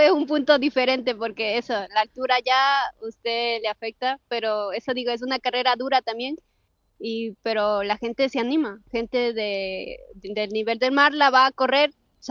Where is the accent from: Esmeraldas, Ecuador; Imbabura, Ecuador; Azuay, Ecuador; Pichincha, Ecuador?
Pichincha, Ecuador; Quito; moved away as an adult; now in Spain; como ya llevo años aquí en España y yo corría esa. Digo, parece la carrera que estoy en mi país.